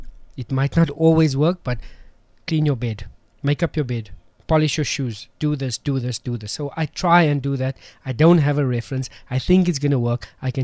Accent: Johannesburg, Gauteng, South Africa; You know, I grew up in Westbury. I'm sure we know the violence and the gangsterism and the drugs that's involved. I played for a team in Waterfall Newlands.

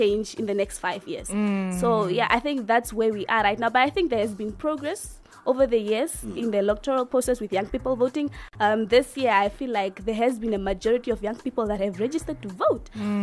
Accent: Walvis Bay, Erongo, Namibia; I am originally from Wolfish Bay.

